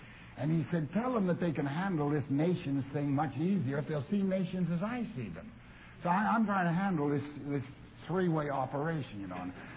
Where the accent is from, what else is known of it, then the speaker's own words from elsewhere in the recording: Canada; because I'm a Canadian.